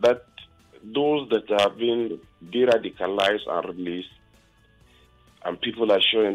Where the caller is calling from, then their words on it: Maiduguri, Borno, Nigeria; I'm calling you from Maiduguri.